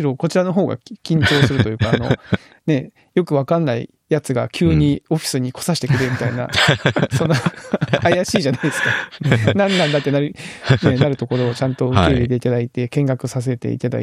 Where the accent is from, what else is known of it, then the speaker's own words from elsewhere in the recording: Kagoshima, Japan; ちょっとやっぱ鹿児島県人としてはちょっと引け目を感じてしまうという。